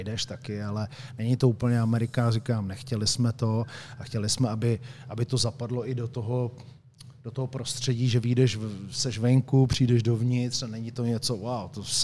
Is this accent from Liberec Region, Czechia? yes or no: yes; Liberec, Liberec Region, Czechia; pak jsem se přesunul teda do rodného Liberce, kde jsem ukončil kariéru